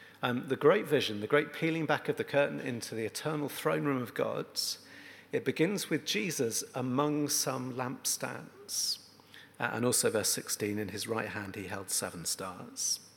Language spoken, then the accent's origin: English; Shepton Mallet, South West England, United Kingdom; It was just a nowhere place to be from. I'm from Shepton Mallet.